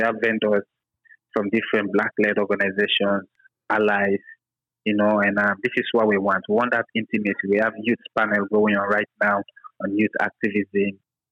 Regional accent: Fredericton, New Brunswick, Canada; I'm from Fredericton.

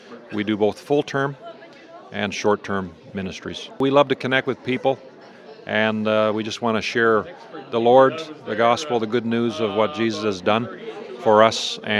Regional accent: Newfoundland and Labrador, Canada; We're actually originally from Newfoundland, myself and Angie. And many years ago, we moved out to the prairies for work before we joined AIM.

